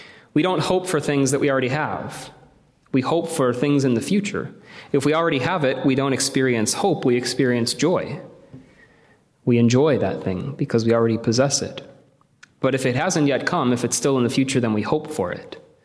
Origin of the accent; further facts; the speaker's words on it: St. Louis, Missouri, United States; I'm a big Cardinals fan. I hail from St. Louis.